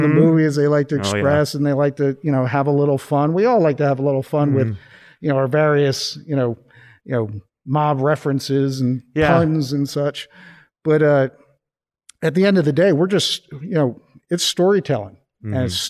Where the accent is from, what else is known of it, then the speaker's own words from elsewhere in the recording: East Coast, United States; You know, I'm not originally from here. You know, I come from the East Coast, my background is in museums